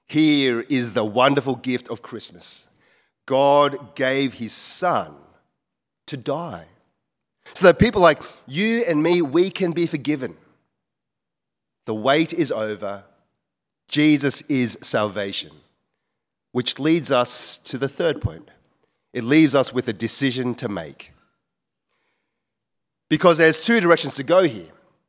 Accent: Wagga Wagga, New South Wales, Australia; I grew up in Wagga Wagga

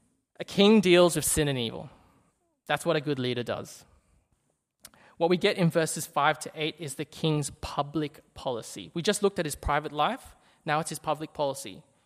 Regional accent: Australia; Because we're Australian, because we're cynical

